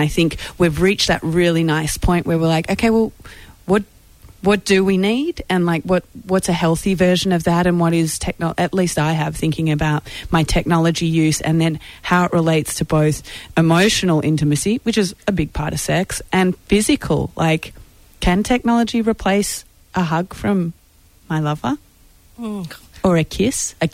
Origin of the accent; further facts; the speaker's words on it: Australia; now in United States; Being an Aussie in America and talking normally about sex in an accessible way, people love that.